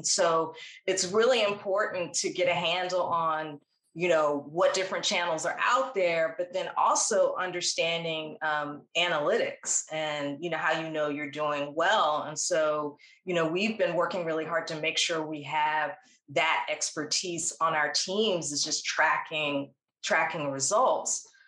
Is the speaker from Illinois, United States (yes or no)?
no; Washington, District of Columbia, United States; But because I grew up in Washington, D.C., and understood the rhythms of the federal government